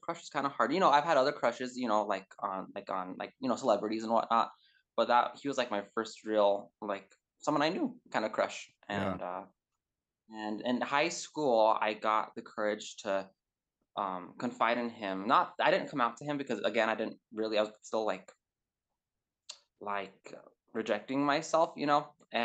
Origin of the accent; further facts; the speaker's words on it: Santa Fe, New Mexico, United States; I'm from Santa Fe, New Mexico, and it's a blue state, very liberal. But I was raised in a very, very conservative pocket in like the evangelical culture and community here.